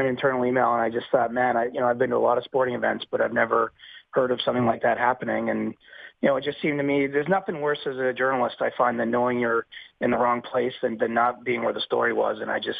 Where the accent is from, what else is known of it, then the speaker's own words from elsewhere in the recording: Canada; as a Canadian, I don't often sing the Star Spangled Banner out loud at any point.